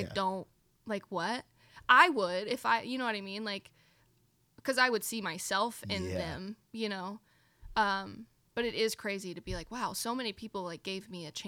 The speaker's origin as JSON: {"language": "English", "region": "Texas", "country": "United States", "tie": "born or raised there", "said": "when I was growing up in Texas, it was like, don't stay in Texas too long"}